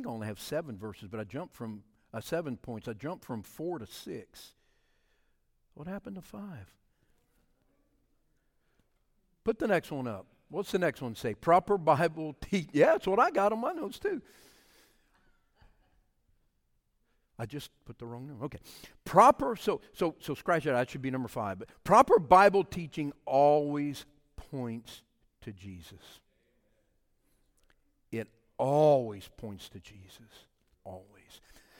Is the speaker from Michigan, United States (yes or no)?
no; Louisiana, United States; I said, you know, we're from Louisiana. How did we end up in Florida?